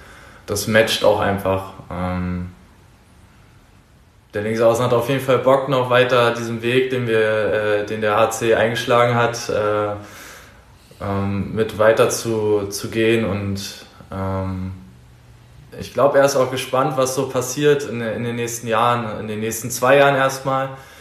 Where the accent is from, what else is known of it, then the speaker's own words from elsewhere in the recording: Berlin, Germany; born there; Ich bin gebürtiger Berliner. So in Nord-Berlin, in Reinickendorf im Wedding wurde ich geboren damals